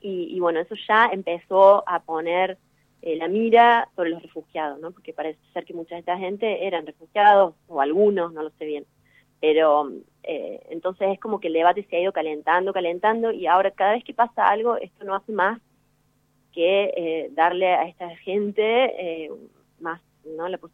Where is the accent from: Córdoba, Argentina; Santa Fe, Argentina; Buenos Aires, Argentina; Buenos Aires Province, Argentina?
Córdoba, Argentina; accent: Córdoba accent; Sí, cordobesa, que es de donde soy, creo. Espero que todavía la tenga. Pero sí, yo vuelvo todos los años. De hecho, en enero me voy, estoy 2 meses allá. Así que siempre voy, estoy un par de meses y vuelvo y recupero mi tonada.